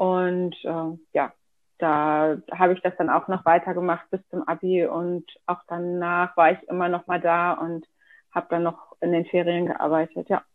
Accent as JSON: {"language": "German", "region": "Schleswig-Holstein", "country": "Germany", "tie": "born or raised there", "said": "Da sind wir dann nach Schleswig-Holstein, so mittig Schleswig-Holstein, mitten auf dem Dorf gezogen. Und das ist auch so gefühlt quasi meine Heimat da. Schleswig-Holstein, da, wie gesagt, mitten auf dem Dorf haben wir gewohnt."}